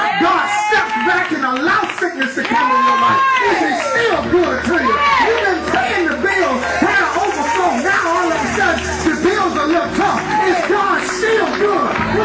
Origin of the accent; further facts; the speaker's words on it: Alabama, United States; Because I'm from Alabama and I don't have a large vocabulary.